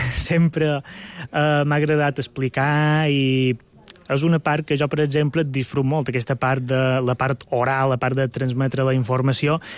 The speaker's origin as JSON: {"language": "Catalan", "region": "Balearic Islands", "country": "Spain"}